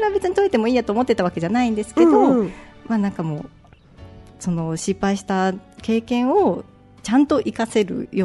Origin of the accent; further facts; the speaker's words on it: Kansai, Japan; でもやっぱりあのもともと関西出身なので、